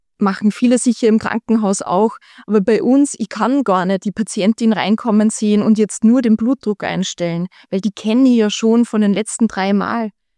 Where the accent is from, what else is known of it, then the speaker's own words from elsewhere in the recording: Upper Austria, Austria; Da gehe ich vielleicht gleich in meine Kindheit zurück am Land in Oberösterreich